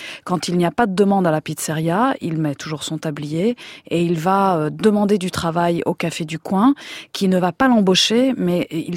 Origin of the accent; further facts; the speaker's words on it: Italy; moved away; Moi, je suis d'origine italienne. J'ai grandi en Italie, je n'avais jamais vu ça.